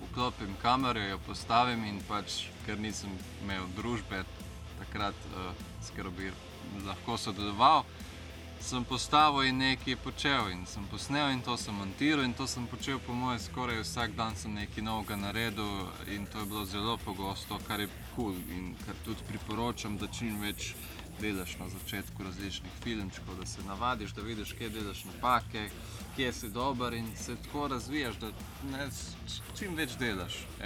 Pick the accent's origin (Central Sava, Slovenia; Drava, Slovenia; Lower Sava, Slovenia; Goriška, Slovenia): Lower Sava, Slovenia; Brežice; now in Ljubljana, Slovenia; Ko sem prišel iz Brežic v Ljubljano